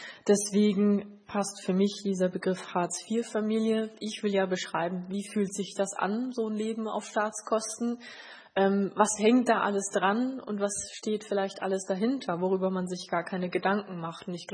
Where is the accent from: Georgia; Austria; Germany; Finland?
Germany; Berlin; Also ich bin geboren in Berlin, ich bin in West-Berlin zur Schule gegangen, das wird ja immer gefragt. Ich bin so am Stadtrand zur Schule gegangen, heute würde man sagen Problemkiez.